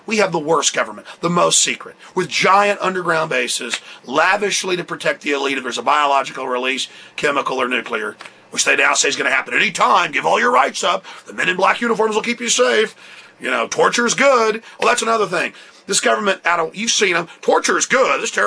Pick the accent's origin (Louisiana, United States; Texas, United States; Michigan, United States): Texas, United States; Dallas; When I grew up in Dallas, you might see one, you know, underground bomb shelter, but it's not a real shelter.